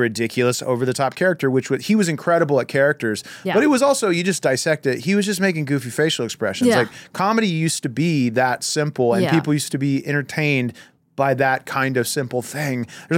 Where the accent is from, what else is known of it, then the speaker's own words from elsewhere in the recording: Florida, United States; I grew up in Florida mm-hmm. and like I had great Halloweens when I was a kid